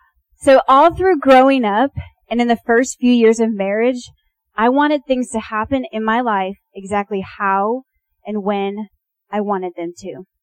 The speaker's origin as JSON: {"language": "English", "region": "Illinois", "country": "United States", "tie": "born or raised there", "said": "So I grew up in Illinois. I attended the University of Illinois"}